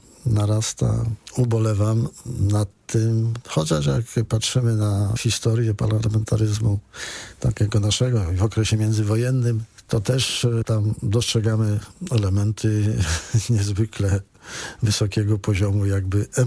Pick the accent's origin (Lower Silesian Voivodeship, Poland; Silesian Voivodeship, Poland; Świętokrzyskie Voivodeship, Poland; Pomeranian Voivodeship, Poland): Świętokrzyskie Voivodeship, Poland; Skarżysko-Kamienna; Jestem ze Skarżyska Kamiennej